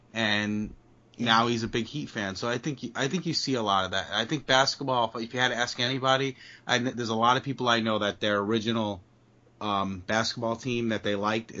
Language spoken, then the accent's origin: English; Brooklyn, New York, United States; And obviously, I'm originally from Brooklyn.